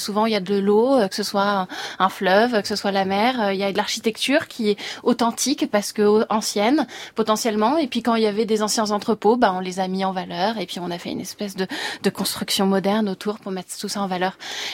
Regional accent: Rennes, Brittany, France; moi je viens de Rennes, à Rennes aussi, on voit ça

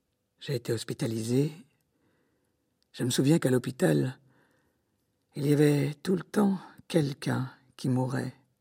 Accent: Smolensk, Smolensk Oblast, Russia; born there; French is a second language; On m'a renvoyé dans ma ville natale, à Smolensk, à l'orphelinat.

